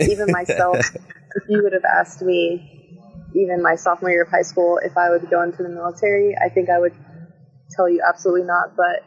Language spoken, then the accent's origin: English; Lovelock, Nevada, United States; I grew up in Lovelock, Nevada, born and raised.